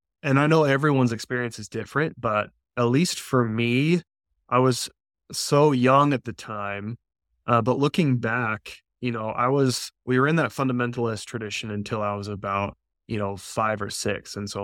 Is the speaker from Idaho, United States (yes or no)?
yes; Nampa, Idaho, United States; So, I was raised in Nampa, Idaho, which was super rural at the time. Idaho has just exploded since I was born.